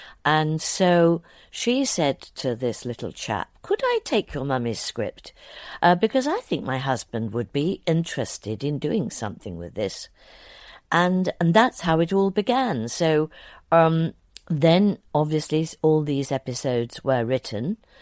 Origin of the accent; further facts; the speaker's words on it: South East England, United Kingdom; Originally I grew up in Surrey.